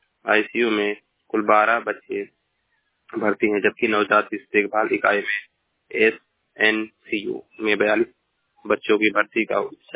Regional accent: Uttar Pradesh, India; मैं जिला महाराजगंज का निवासी हूँ।

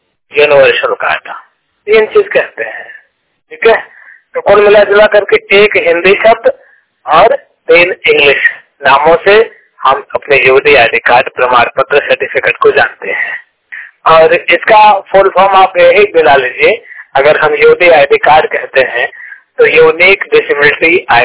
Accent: Mirzapur, Uttar Pradesh, India; मैं मिर्जापुर यूपी का रहने वाला हूँ

